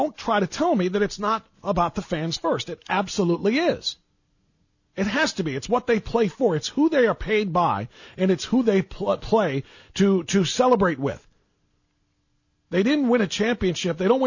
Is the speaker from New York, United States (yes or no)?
no; Cleveland, Ohio, United States; I mean, I grew up in Cleveland. There wasn't hockey other than the Barons for 5 minutes in the 70s.